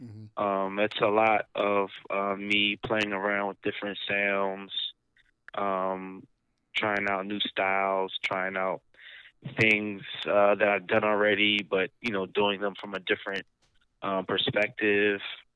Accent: Philadelphia, Pennsylvania, United States; I'm actually from the opposite part of Philadelphia. I'm from Germantown or Mount Airy part of Philly. I've lived in South Philly for... I want to say the last 5 years.

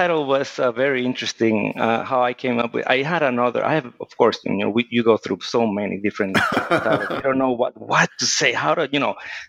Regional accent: Puerto Rico; I grew up in Puerto Rico.

